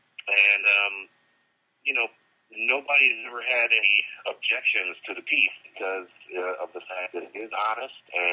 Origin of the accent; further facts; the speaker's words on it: Evanston, Illinois, United States; also born or lived in Chicago; when I was growing up in Chicago and Evanston, you know, first getting into theater